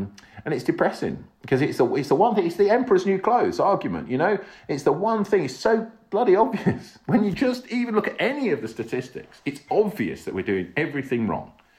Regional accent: England, United Kingdom; and obviously I'm an English guy, I'm not trying to lecture them or tell them how to, you know, run their country.

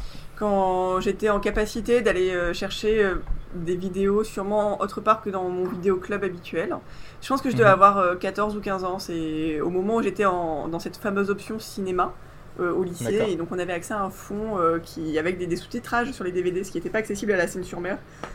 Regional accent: Toulon, Provence-Alpes-Côte d'Azur, France; j'ai grandi à Toulon pendant qu'il y avait le FN à la mairie

